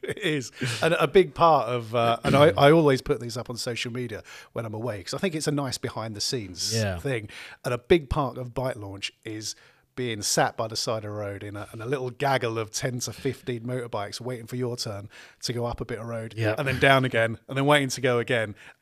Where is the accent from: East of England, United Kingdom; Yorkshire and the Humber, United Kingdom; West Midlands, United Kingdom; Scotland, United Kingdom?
East of England, United Kingdom; accent: Essex; Trails is my Essex accent coming out there.